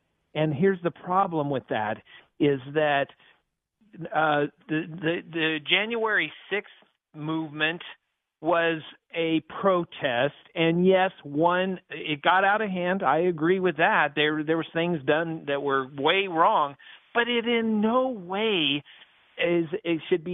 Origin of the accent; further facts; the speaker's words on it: Aurora, Colorado, United States; also born or lived in Denver; now in Arvada, United States; I mean, I grew up in Aurora and Denver. I lived in both. I now live in Arvada and Westminster.